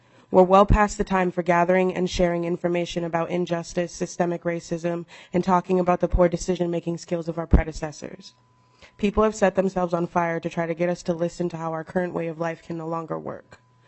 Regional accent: Minneapolis, Minnesota, United States; I'm an artist, organizer, and educator born and raised in Minneapolis

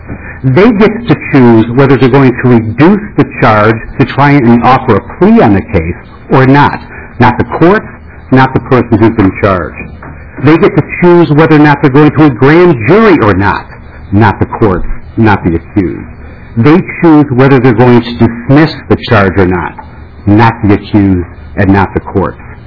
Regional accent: Chicago, Illinois, United States; now in Minnesota, United States; I came from Chicago, so to hear that on the radio was pretty compelling information.

